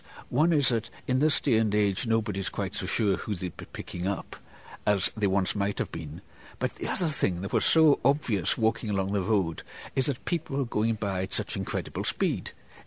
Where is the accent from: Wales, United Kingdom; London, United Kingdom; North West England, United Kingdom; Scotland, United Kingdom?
Scotland, United Kingdom; Isle of Lewis; You know, I grew up on the Isle of Lewis in the Outer Hebrides of Scotland, and in the 1960s, when I was a boy, we would all wander into each other's houses.